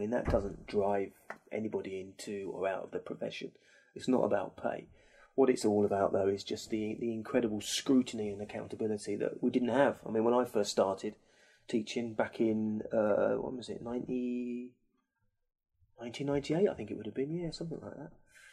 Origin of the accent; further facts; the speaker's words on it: South East England, United Kingdom; I'm not from London myself. I'm from Kent, down on the Kent coast.